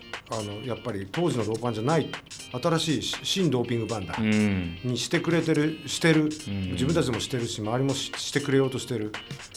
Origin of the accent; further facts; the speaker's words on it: Yamaguchi, Japan; moved away as an adult; それはもう本当に山口の片田舎から出てきてね、大学で興奮と